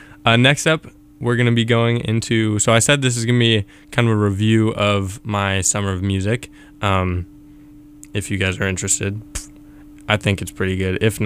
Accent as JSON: {"language": "English", "town": "Berkeley", "region": "California", "country": "United States", "tie": "born or raised there", "said": "some jazz from Berkeley, no less, which is my hometown."}